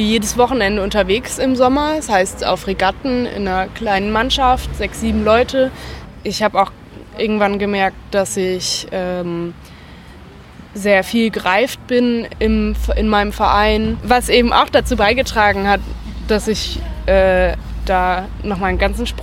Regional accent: Mannheim, Baden-Württemberg, Germany; moved away as an adult; Zwar hänge ich natürlich immer noch sehr an Mannheim, ist auch auf jeden Fall meine Heimat, aber irgendwann nach 18 Jahren sagt man dann, okay, ich muss jetzt mal weg

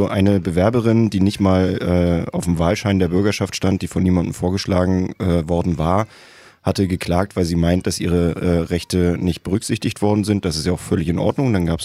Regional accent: Rostock, Mecklenburg-Vorpommern, Germany; Ich bin Rostocker durch und durch. Ich bin hier geboren, groß geworden. Ich kenne diese Stadt aus dem FF.

